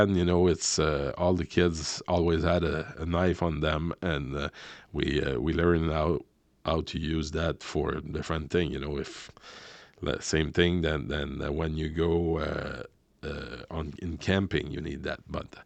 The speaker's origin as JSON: {"language": "English", "town": "Carleton", "region": "Quebec", "country": "Canada", "tie": "born or raised there", "said": "was born and raised in Gaspé in a town called Carleton back then. Now it's Carleton-sur-Mer. For people to locate that, it's in the eastern part of Quebec. But it's also, you know, I grew up in a place where everybody were poor."}